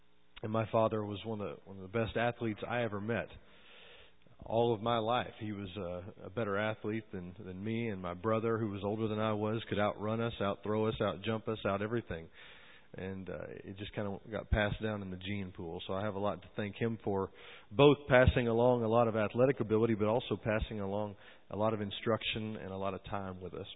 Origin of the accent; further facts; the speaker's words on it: Gunter, Texas, United States; I am from Texas, outside of Gunner, Texas, between Gunner and Sherman.